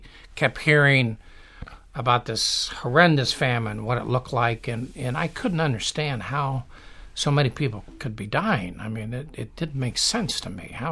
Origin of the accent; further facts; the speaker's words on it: Ohio, United States; I'm from Ohio